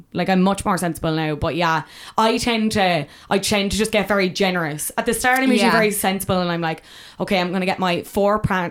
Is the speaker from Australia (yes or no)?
no; Cork, Munster, Ireland; because I was from Cork